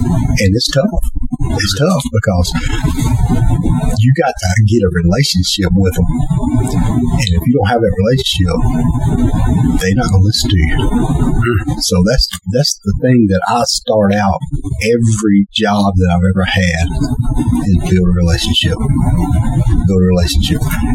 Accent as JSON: {"language": "English", "town": "Hatton", "region": "Alabama", "country": "United States", "said": "And I mean, I'm from Hatton. We never played Sheffield."}